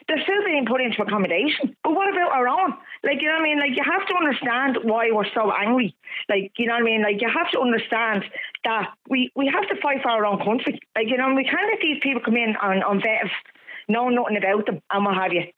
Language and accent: English; Bray, County Wicklow, Ireland; I'm not from Dublin. I'm actually from Wicklow.